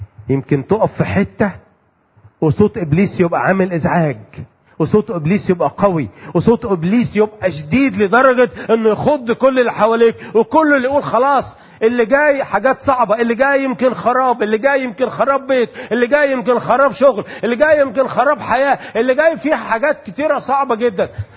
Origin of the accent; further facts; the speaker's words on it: Egypt; ما يعرفوش كلمة زلطة دي اللي احنا بنقولها عندنا في مصر هنا